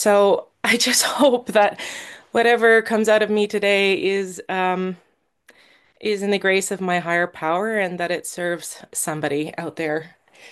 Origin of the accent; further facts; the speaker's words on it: Canada; now in Norway; I'm a Canadian. I now live in Norway, but I was born and raised in Canada.